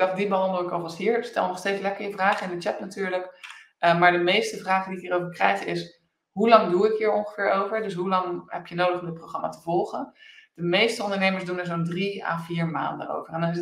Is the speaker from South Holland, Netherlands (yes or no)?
yes; Rotterdam, South Holland, Netherlands; Ik ben Rotterdammer, ik hou van lekker nuchter en concreet en praktisch.